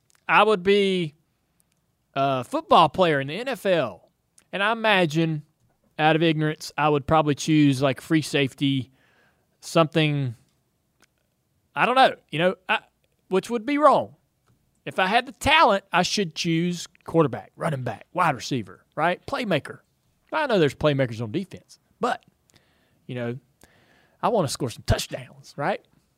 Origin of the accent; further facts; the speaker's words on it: Charlotte, North Carolina, United States; It's a location close to where I grew up here in Charlotte.